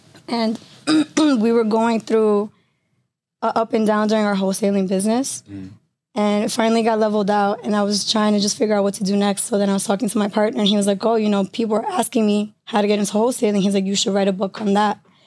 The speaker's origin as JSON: {"language": "English", "town": "Queens", "region": "New York", "country": "United States", "tie": "born or raised there", "also_born_or_lived": "Brooklyn, United States", "said": "I was born in Brooklyn, and my mom and dad didn't really have a good relationship. So she felt it was best to move far away. So we ended up in Queens."}